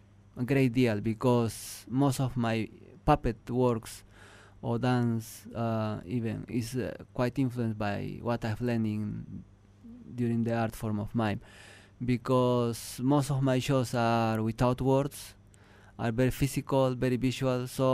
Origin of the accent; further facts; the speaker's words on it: Peru; English is a second language; Yes, I have seen mime once in my hometown. There was a theater festival. I'm from a remote village in Peru, in the highlands, and that was a kind of major event.